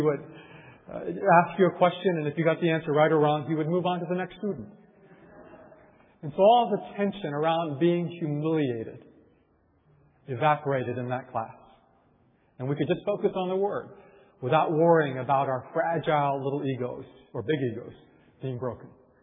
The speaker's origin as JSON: {"language": "English", "country": "Japan", "said": "I'm originally from Japan."}